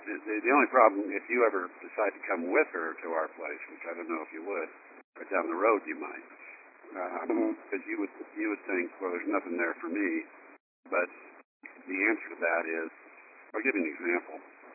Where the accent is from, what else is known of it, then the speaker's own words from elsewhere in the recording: Silicon Valley, California, United States; So I grew up in Silicon Valley, and I was really young.